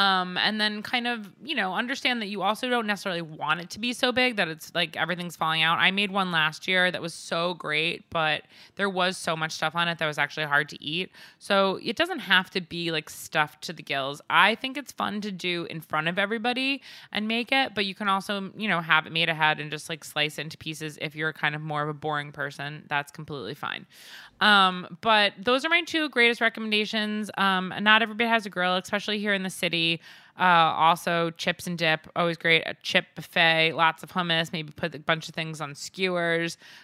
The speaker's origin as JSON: {"language": "English", "town": "Northport", "region": "New York", "country": "United States", "tie": "born or raised there", "said": "which is in Northport, my hometown, Northport, Long Island."}